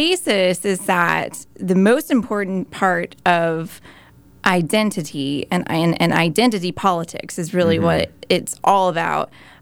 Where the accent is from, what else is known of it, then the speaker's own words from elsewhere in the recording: United States; oh, well, I am a nationalist, but I'm also American.